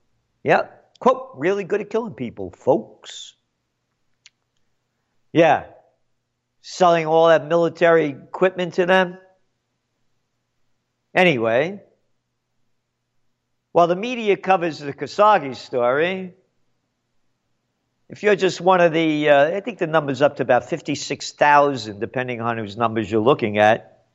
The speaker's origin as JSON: {"language": "English", "region": "New York", "country": "United States", "said": "as a New Yorker, it's terribly worthless"}